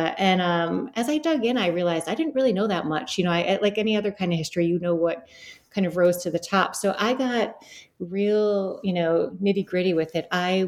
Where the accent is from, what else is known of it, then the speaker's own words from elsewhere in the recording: Detroit, Michigan, United States; So I grew up in Southeast Detroit.